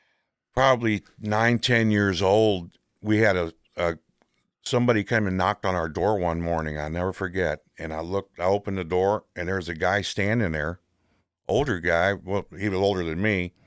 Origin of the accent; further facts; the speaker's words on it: Mansfield, Ohio, United States; born there; I was born in Mansfield, Ohio.